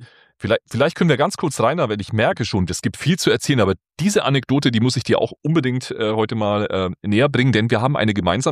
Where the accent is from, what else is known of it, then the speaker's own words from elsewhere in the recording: Bavaria, Germany; also man hört es mir an, ich bin gebürtiger Franke